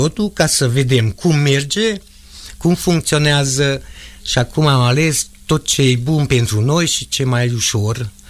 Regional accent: Sânișor, Mureș County, Romania; born there; eu m-am născut la Sânișor, județul Mureș

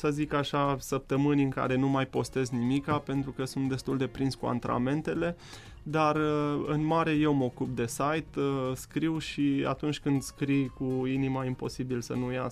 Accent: Făget, Timiș County, Romania; Sunt timișorean, acolo m-am născut. De fapt, m-am născut în Făget, în județul Timiș.

